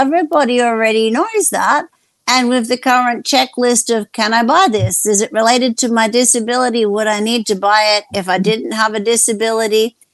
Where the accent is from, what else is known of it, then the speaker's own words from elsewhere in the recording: Australia; And isn't that just what life is about as an Aussie, supporting each other?